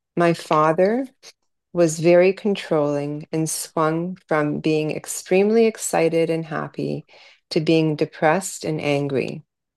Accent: Toronto, Ontario, Canada; born there; I was born in 1961 in Toronto.

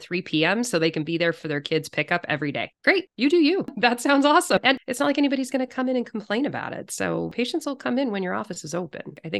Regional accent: California, United States; also born or lived in Chicago, United States; now in Seattle, United States; And I grew up in California. And then I went out to Chicago for all my training and medical school and residency. And then I came back to the Pacific Northwest and I love it.

